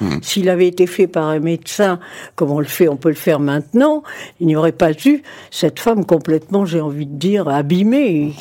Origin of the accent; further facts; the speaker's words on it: Tunisia; je l'ai vécu dans mon pays d'origine, en Tunisie.